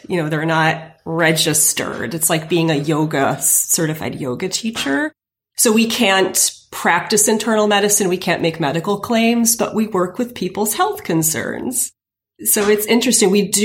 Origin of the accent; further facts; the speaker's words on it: New York, United States; now in New York City, United States; Growing up in the Hudson Valley of New York.